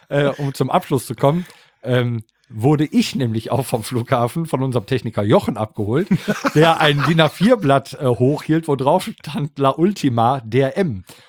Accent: Rhineland, Germany; Ich bin Rheinländer.

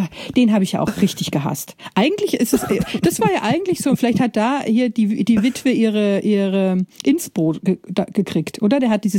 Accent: Bavaria, Germany; Aus Bayern

